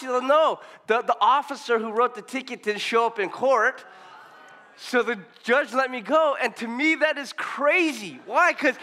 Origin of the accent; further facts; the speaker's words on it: Torrance, California, United States; We're from Torrance, okay? So it's like hours to Barstow.